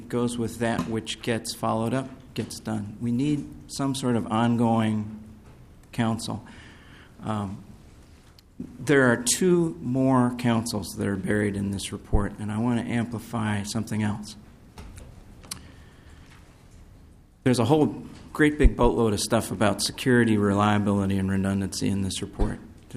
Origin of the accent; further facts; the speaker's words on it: Ireland; I'm an Irish guy